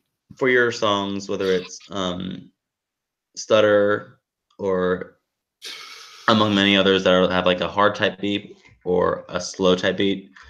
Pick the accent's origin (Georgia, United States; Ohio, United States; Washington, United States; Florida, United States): Georgia, United States; Atlanta; because like I'm from Atlanta, so like I understand like how like big like … 100,000 is